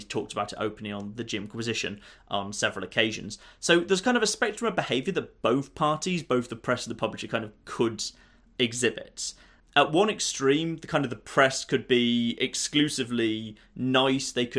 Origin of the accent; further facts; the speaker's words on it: United Kingdom; I don't say anything because I'm British